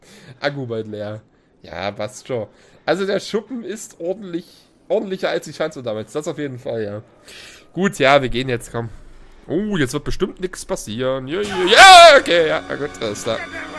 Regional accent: East Germany, Germany; Ich als Ossi fühle mich da ganz zu Hause. Es ist so schlimm im Osten, ja.

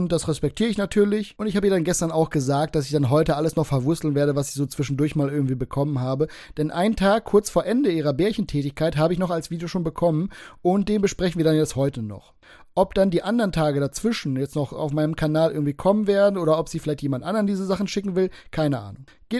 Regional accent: Northern Germany, Germany; Ich war nämlich kurzfristig in München, was für mich als Norddeutscher schon außerhalb des Landes ist

